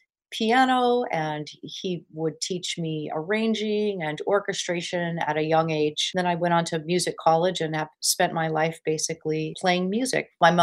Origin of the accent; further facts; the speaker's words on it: Las Vegas, Nevada, United States; I grew up in Las Vegas. My dad managed bands there.